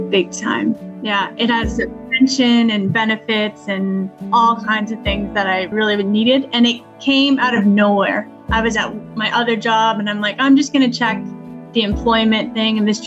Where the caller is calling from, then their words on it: Ontario, Canada; I'm calling from Ontario, Canada.